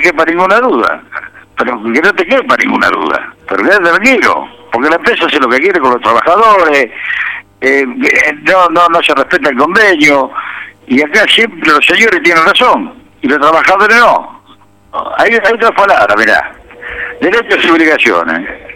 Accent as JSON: {"language": "Spanish", "town": "Rosario", "region": "Santa Fe", "country": "Argentina", "said": "Que mi ciudad, que soy rosarino... El pueblo rosarino."}